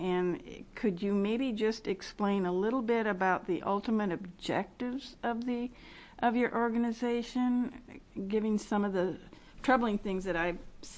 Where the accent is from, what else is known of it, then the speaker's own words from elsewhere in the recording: Gresham, Oregon, United States; I come from the Gresham area, and it has some of the densest poverty in the state per capita.